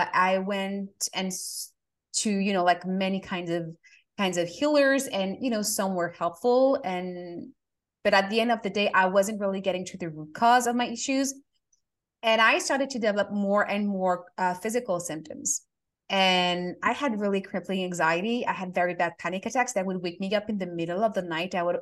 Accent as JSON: {"language": "English", "country": "France", "tie": "born or raised there", "said": "I grew up, I was born and raised in France"}